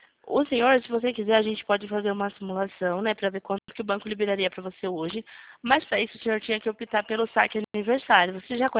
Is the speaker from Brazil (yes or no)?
yes; São Carlos, São Paulo, Brazil; Ah, eu sou daqui de São Carlos, do ladinho.